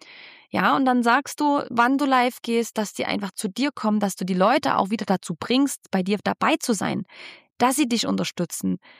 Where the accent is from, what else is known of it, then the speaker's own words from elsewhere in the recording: Saxony, Germany; accent: Saxon; meinen sächsischen Dialekt, ich versuche ihn schon gar nicht mehr zu verstecken, denn das ist auch ein Teil von mir, dass ich hier aus dem sächsischen Lande komme.